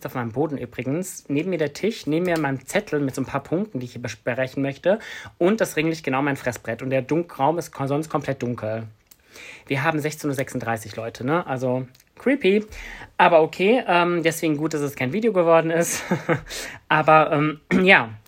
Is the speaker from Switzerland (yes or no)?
no; Bonn, North Rhine-Westphalia, Germany; born there; now in Cologne, Germany; Ich wohne in dem wunderschönen Köln. Ich bin gebürtiger Bonner, also gar nicht so weit von hier.